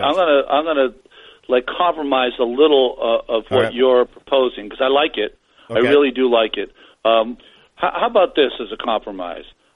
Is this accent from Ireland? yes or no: no; Massachusetts, United States; Dad's a Red Sox fan. I grew up in Massachusetts.